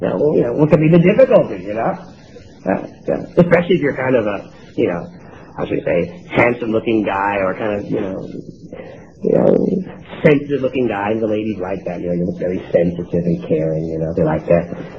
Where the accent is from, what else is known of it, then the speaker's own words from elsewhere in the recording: New York, United States; When I was young, I used to, growing up in New York, I used to always go to all the best concerts.